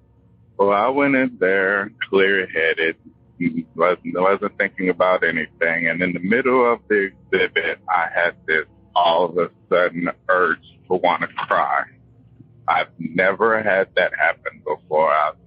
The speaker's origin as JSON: {"language": "English", "town": "Wichita", "region": "Kansas", "country": "United States", "said": "I'm too from Wichita"}